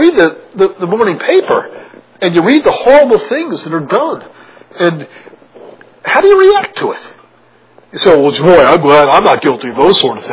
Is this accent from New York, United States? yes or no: yes; New York City, New York, United States; When I grew up in Brooklyn, New York, you can go anywhere.